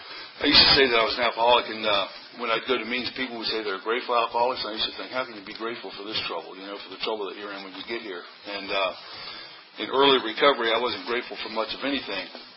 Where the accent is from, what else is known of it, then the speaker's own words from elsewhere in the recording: Alexandria, Virginia, United States; I was raised in Alexandria, Virginia, so I was right there on the line to either Maryland or D.C.